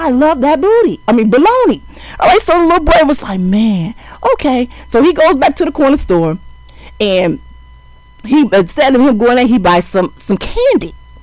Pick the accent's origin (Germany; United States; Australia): United States; Chicago, Illinois; Okay, so I know I'm a little older, but let me, and we're from Chicago